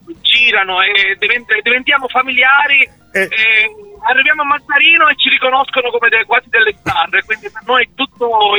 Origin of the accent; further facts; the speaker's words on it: Marsala, Sicily, Italy; accent: Marsalese; finalmente il nostro dialetto, il dialetto marsalese, trapanese, il nostro modo di fare, anche cabaret arriva non soltanto nella nostra provincia, ma fa ridere le persone di tutta la Sicilia.